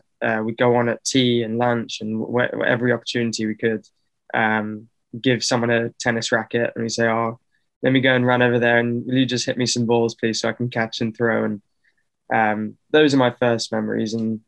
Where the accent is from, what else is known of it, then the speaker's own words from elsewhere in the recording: South Africa; born there; So I was born in South Africa